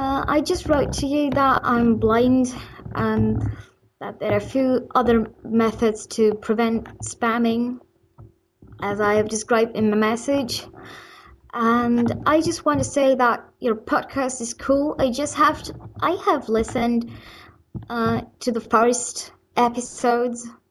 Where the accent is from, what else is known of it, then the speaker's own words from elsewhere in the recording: Ireland; I'm an Irish musician, I play the flute and I play the tin whistle. I also could play the accordion and a bit of the bagpipes.